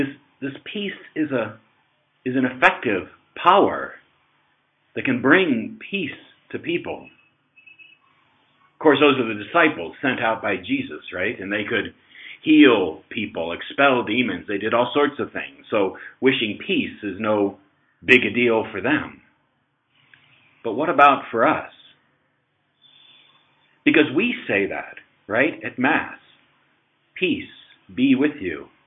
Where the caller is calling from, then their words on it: Kathmandu, Bagmati, Nepal; I'm calling from Nepal, Kathmandu